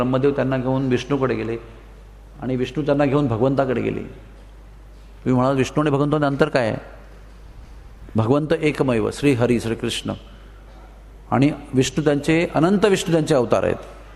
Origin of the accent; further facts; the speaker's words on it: Udupi, Karnataka, India; माझा उडपी माझं गाव आहे